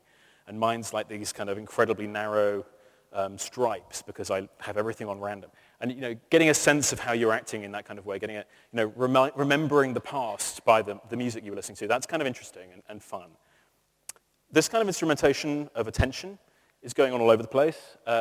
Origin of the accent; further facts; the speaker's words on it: Norwich, East of England, United Kingdom; that's my hometown of Norwich up there